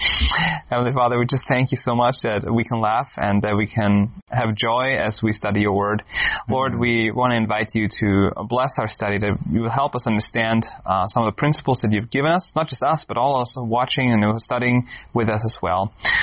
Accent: Scotland, United Kingdom; So yes, I'm Scottish.

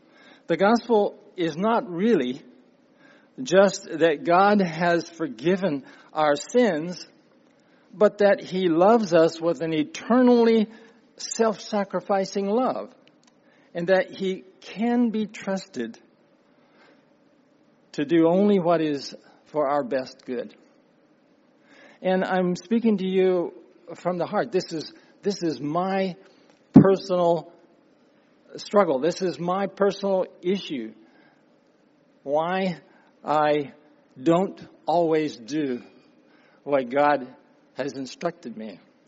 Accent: Appalachia, United States; So I'm from the Appalachian Mountain region. I guess I'm what you would call Scotch-Irish.

